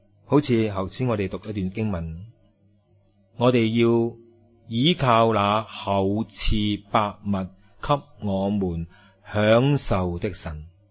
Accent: China; 我哋中国人 真係好識吟詩作對。

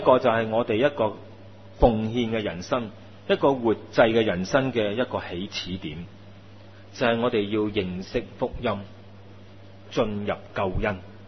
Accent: China; 真係我哋中國人話大吉利是啦

